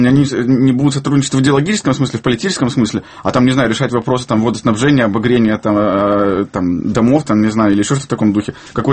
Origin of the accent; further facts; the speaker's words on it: Moscow, Russia; now in Ukraine; я сам москвич, и просто там несколько лет назад переехал в Украину